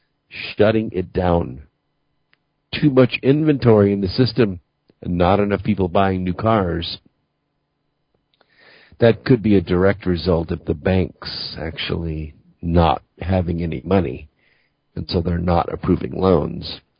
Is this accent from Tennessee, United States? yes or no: no; Los Angeles, California, United States; I grew up in Los Angeles, and when I would wake up in the morning at 6 o'clock before going to high school, I could see the San Bernardino Mountains from my house.